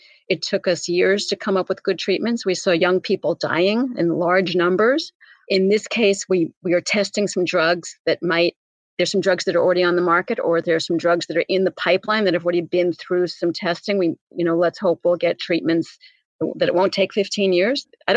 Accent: New Jersey, United States; also born or lived in California; Didn't everybody grow up in New Jersey? I grew up in New Jersey with a little bit of California.

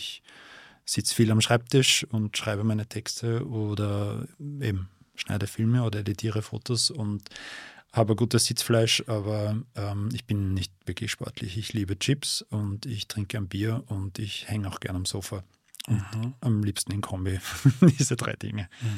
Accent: Vienna, Austria; Ich bin ein Stadtkind, ich bin Wiener

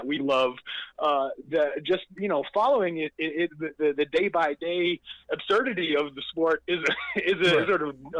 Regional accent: New York, United States; I was back home. I'm from New York. I was living in the city back when he fought his first HBO fight in 2012

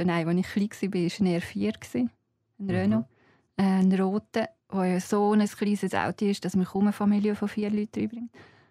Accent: Zeiningen, Aargau, Switzerland; und ich komme aus Zeiningen. Und Zeiningen ist, als ich Kind war, jetzt ist es gewachsen, aber als ich Kind war, war es klein, so 1500 Einwohner.

